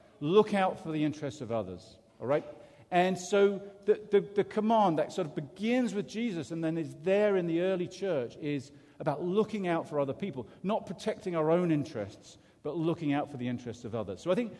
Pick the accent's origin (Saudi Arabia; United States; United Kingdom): United Kingdom; England; I come from England, and we spent a lot of time thinking we were better than everybody else